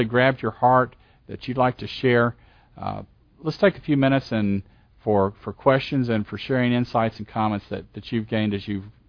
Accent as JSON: {"language": "English", "region": "Southern United States", "country": "United States", "tie": "born or raised there", "said": "I can remember as a young boy growing up in the South, and I would come through this passage"}